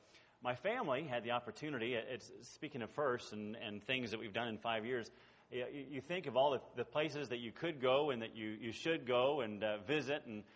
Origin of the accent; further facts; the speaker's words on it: California, United States; I grew up in California, and I went to grade school in Northern California, went to high school and college in Southern California